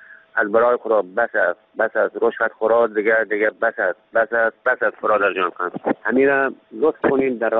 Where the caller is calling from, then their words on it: Andar, Ghazni, Afghanistan; از انداز مزاحمت میشم.